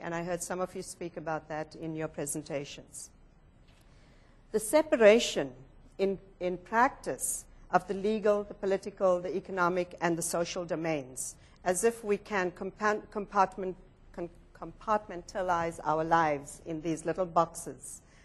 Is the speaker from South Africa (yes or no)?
yes; South Africa; As a South African, the Canadian Charter of Rights was crucial in our negotiations as we drafted our constitution